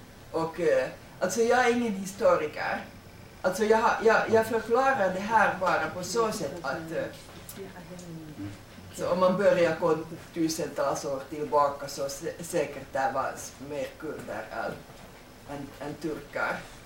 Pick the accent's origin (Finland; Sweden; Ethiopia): Finland; som finsk frilansjournalist och författare utan stora ekonomiska stöd